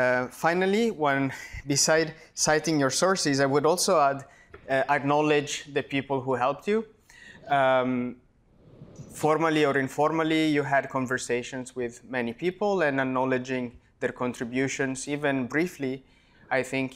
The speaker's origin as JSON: {"language": "English", "country": "Italy", "said": "I've done my PhD in France. I'm from Italy. I did my PhD in France, then came to Perimeter as a postdoc."}